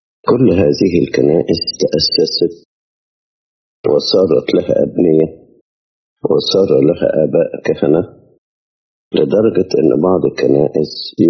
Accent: Egypt; أصبح عندنا في مصر 7 كليات لاهوتية

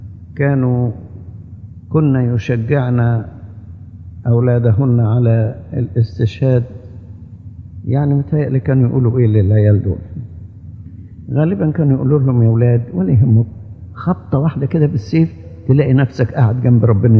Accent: Egypt; دلوقتي عاملين له هيصة كبيرة عندنا في مصر

